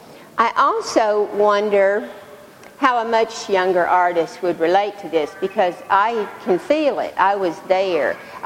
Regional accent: Tennessee, United States; now in Texas, United States; growing up in Tennessee and now living in Texas

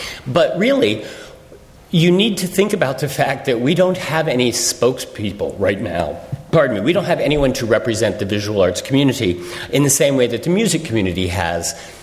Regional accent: New York City, New York, United States; I am a New Yorker, and within a couple of months after Katrina, I became very, very painfully aware of the fact that my own community was becoming very disinterested.

